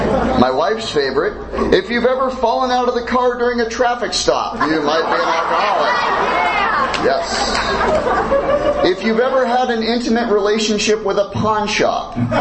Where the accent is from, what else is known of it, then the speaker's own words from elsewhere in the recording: Portland, Oregon, United States; I grew up in Portland, Oregon. Anybody from Portland, Oregon here? Yes, my people.